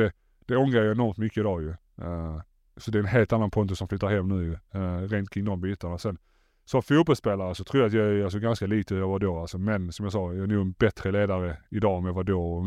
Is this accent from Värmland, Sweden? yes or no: no; Malmö, Skåne, Sweden; moved away as an adult; när jag flyttade från Malmö var jag 22 år gammal. Jag bodde hemma hos mina föräldrar